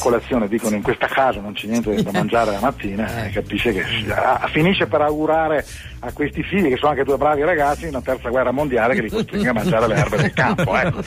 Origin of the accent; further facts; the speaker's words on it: Veneto, Italy; Sono veneto, mi sento veneto